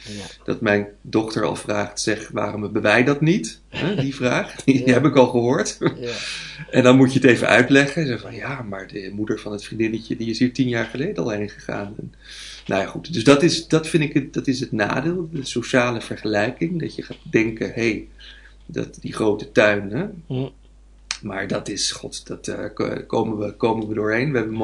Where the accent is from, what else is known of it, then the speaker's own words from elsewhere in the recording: Wassenaar, South Holland, Netherlands; Ik kom uit Wassenaar. En dat is het rijkste dorp van Nederland, ongeveer. Een van de rijkere dorpen.